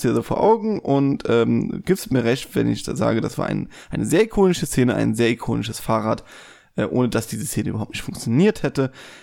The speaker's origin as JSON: {"language": "German", "region": "Eifel", "country": "Germany", "said": "Und ich komme ja ursprünglich aus der Eifel und da kannst du quasi keine 2 Meter gehen, ohne dass ein Berg kommt oder ein Hügel zumindest."}